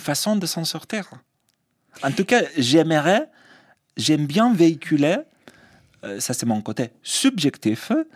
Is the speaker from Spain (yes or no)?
yes; Spain; now in Paris, France; je dis « franco-espagnol » parce que mon présent est français quand même. Ça fait, malgré mon accent, 22 ans que j'habite à Paris.